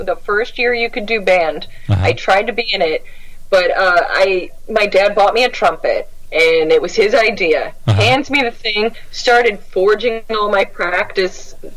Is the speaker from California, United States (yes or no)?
no; Cleveland, Ohio, United States; I'm from Cleveland.